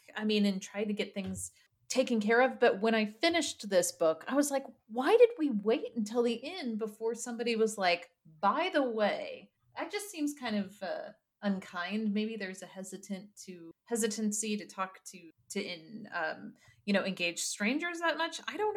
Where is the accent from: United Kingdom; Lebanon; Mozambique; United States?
United Kingdom; Even being British, to me, it feels like